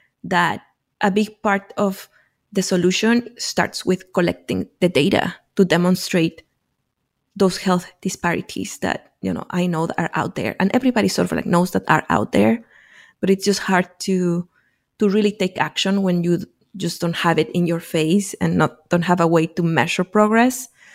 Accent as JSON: {"language": "English", "region": "Mexico City", "country": "Mexico", "tie": "born or raised there", "said": "I grew up in Mexico City and in a very sort of like slummy part of Mexico City, not on the nice part of Mexico City. So I grew up basically with zero government resources, in areas that are ignored"}